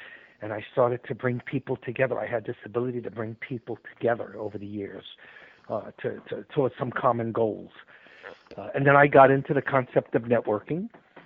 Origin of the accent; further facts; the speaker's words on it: New York, United States; also born or lived in Los Angeles; I grew up in New York, ended up in the music business in New York, moved over to Los Angeles, and spent about 17 years in the music business.